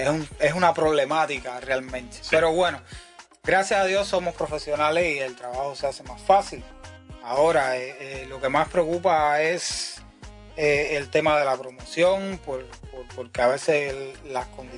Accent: Cuba; Nosotros somos cubanos y tenemos esa picardía, eso sale natural.

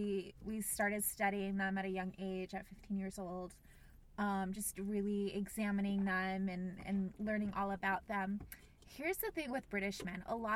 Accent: Florida, United States; I am from Florida.

